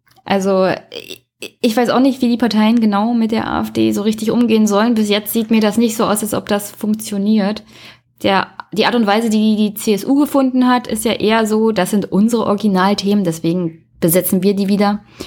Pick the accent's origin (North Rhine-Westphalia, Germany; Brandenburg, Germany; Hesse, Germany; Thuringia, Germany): Brandenburg, Germany; ich komme ja aus Brandenburg, eher auch so abgehängte Region, ländlicher Raum.